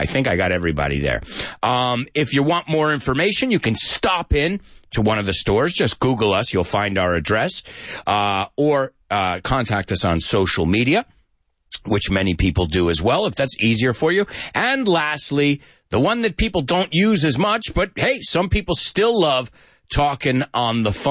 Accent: United States; Why do I say awesome? I'm American. That's what we say.

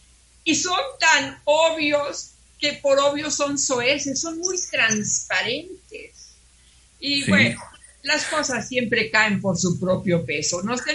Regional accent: Cancún, Quintana Roo, Mexico; debe reconfortarnos como mexicanos, como ciudadanos de Cancún

